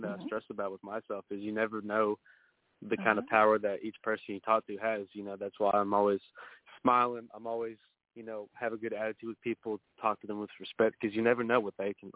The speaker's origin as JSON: {"language": "English", "town": "Campbellsville", "region": "Kentucky", "country": "United States", "tie": "born or raised there", "said": "and even my hometown in Campbellsville, Kentucky"}